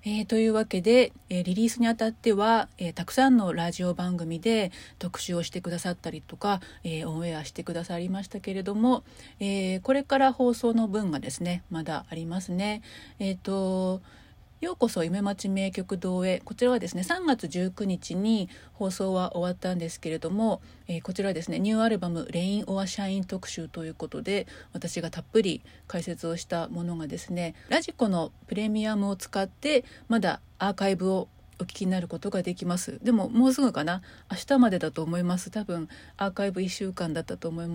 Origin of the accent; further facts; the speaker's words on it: Toyama, Japan; 私の地元富山のですね